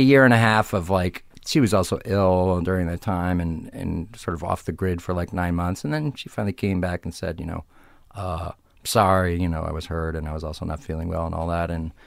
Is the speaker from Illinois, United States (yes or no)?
yes; Arlington Heights, Illinois, United States; Suburbs of Chicago, Arlington Heights, Illinois.